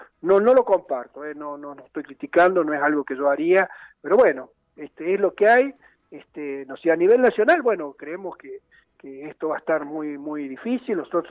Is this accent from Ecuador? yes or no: no; Argentina; para nosotros que somos ciudadanos argentinos